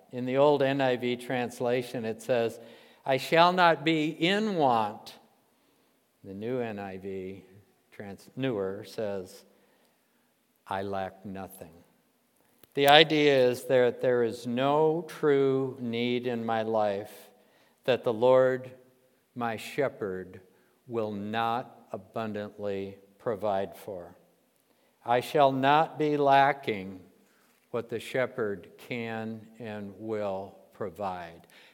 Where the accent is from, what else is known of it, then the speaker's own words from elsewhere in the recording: Michigan, United States; I remember growing up in Michigan and having a nice lawn in our suburban neighborhood in Michigan